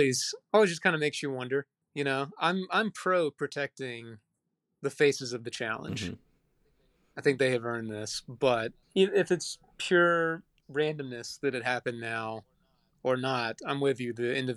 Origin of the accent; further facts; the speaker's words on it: Tuscaloosa, Alabama, United States; we're all from Tuscaloosa